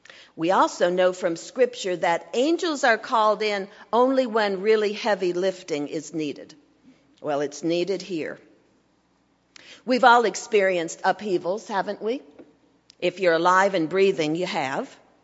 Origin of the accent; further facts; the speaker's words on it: Mentor, Kansas, United States; I came from Mentor, Kansas, population 100.